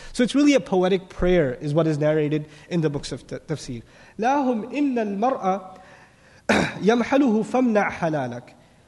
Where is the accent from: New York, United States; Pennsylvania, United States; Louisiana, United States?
New York, United States; I come from New York. Our masjids are very small, right?